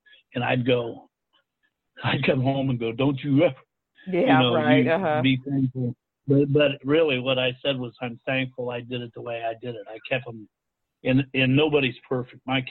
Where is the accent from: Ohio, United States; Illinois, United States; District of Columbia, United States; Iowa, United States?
Ohio, United States; My sister is an English teacher today in my high school where I grew up in Ohio.